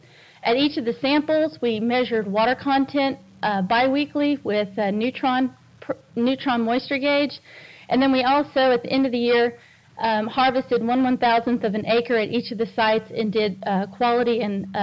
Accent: Midwest, United States; I came from the Midwest, so especially in corn, it was found really useful

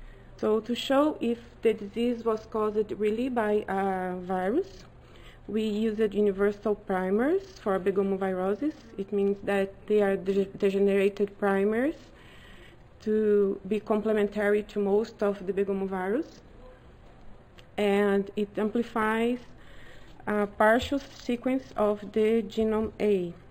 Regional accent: Brazil; I'm from Brazil.

